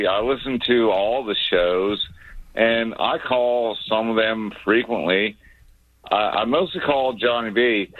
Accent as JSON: {"language": "English", "region": "Georgia", "country": "United States", "tie": "born or raised there", "said": "Yeah, well, I grew up in Georgia."}